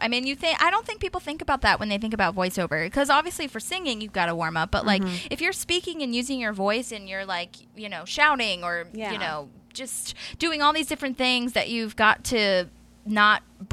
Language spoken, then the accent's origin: English; Philadelphia, Pennsylvania, United States; now in Tampa Bay area, United States; I live in Florida, the Tampa Bay area, but I had to go back to her hometown, my hometown of Philadelphia, to live with my parents while going through treatment at Penn Medicine.